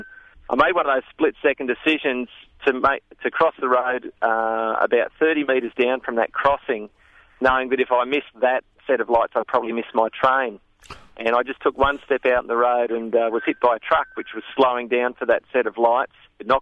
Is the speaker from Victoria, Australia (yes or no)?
no; Sydney, New South Wales, Australia; I had a fantastic childhood growing up in Sydney suburbs.